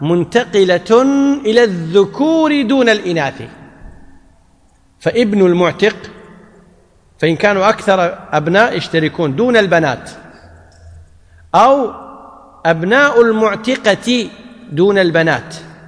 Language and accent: Arabic; Kuwait; مثل ما يقول عندنا بالكويت مقطوع من الشر